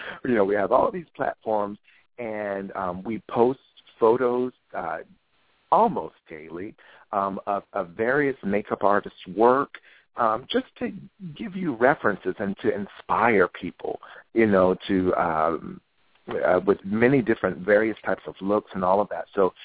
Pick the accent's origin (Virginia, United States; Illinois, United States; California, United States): Virginia, United States; because at that time, growing up in Virginia, You know, mm-hmm. I wasn't, you know, it wasn't an industry town like L.A. or New York, you know.